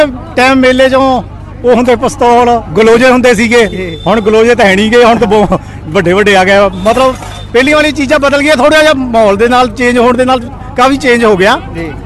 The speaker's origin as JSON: {"language": "Punjabi", "town": "Tashpura", "region": "Punjab", "country": "India", "said": "ਪਿੰਡ ਦਾ ਆਪਣਾ ਤਾਸ਼ਪੁਰਾ"}